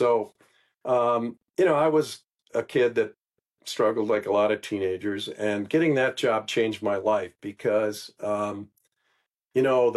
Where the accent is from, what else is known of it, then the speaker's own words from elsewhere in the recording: Wauwatosa, Wisconsin, United States; But as a kid that I grew up in Wauwatosa and could ride my bike to the stadium